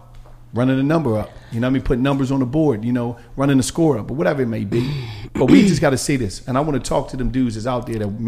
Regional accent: Philadelphia, Pennsylvania, United States; I'm from Philadelphia

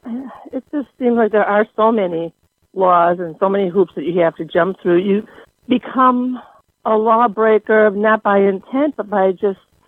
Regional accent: Chicago, Illinois, United States; Growing up in Chicago, guns were pretty forbidden. It wasn't legal for us to own guns.

